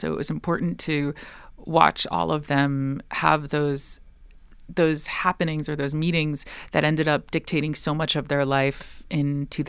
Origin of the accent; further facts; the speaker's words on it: New York, United States; And that is very much a result of being from New York. So I can't avoid being American.